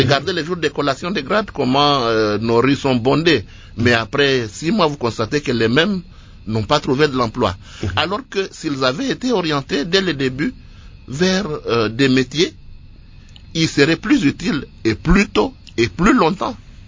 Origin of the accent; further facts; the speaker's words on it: Eastern DRC, DR Congo; Moi, je suis de l'Est de la République.